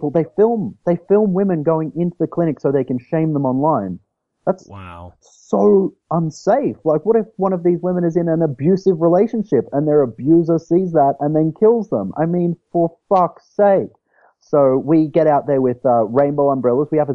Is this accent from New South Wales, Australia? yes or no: no; Queensland, Australia; So I'm from Australia. Like, I'm from Queensland, Australia.